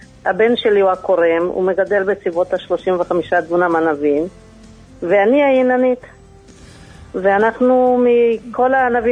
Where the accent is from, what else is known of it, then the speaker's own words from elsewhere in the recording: Romania; now in Israel; נכון, עלינו מרומניה. מרומניה, שם באמת תמיד עשו יין